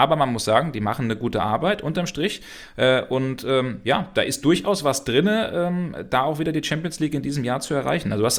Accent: Hesse, Germany; Ich bin doch ein alter Hesse. Aber wenn man das vielleicht so manchmal noch raushört, wenn ich ein bisschen zu schnell spreche.

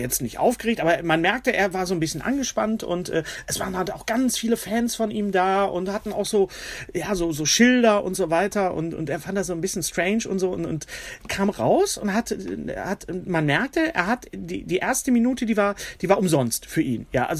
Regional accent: Bochum, North Rhine-Westphalia, Germany; Wenn ich irgendwo bin und ich sage, ich komme aus Bochum

